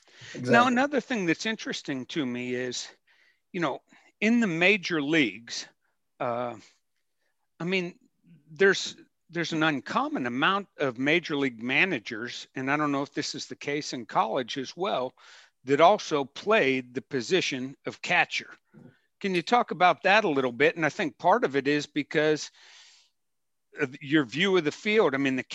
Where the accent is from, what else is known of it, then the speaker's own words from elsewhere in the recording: Pittsburgh, Pennsylvania, United States; whenever I was growing up, I grew up in Pittsburgh, a huge Pirates fan